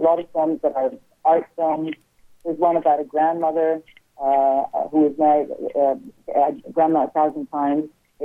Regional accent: Lebanon; when I was growing up in Lebanon in the 1970s

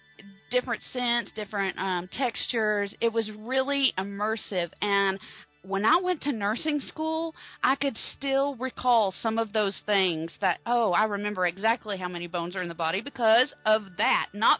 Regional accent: Atlanta, Georgia, United States; So, I grew up here in Atlanta, and we have the High Museum of Art

